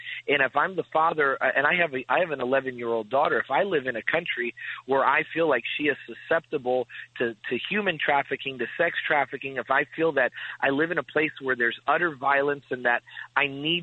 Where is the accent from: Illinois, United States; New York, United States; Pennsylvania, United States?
Illinois, United States; Chicago; I was born and raised in Chicago.